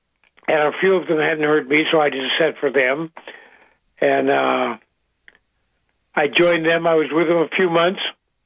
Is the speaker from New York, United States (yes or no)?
no; Portsmouth, New Hampshire, United States; also born or lived in Kittery; I was born in Kittery. It was actually because I was across the river from Portsmouth. It was a Navy hospital. So I was actually born at that hospital, but I lived in Portsmouth, New Hampshire.